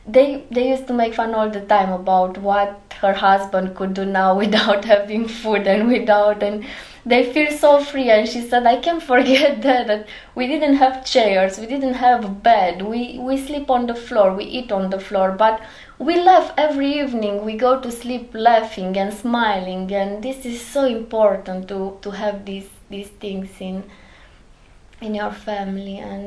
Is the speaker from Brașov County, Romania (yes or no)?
no; Arad, Arad County, Romania; born there; English is a second language; The first train who came, it was the train who went in Arad, and this is how I was born in Arad.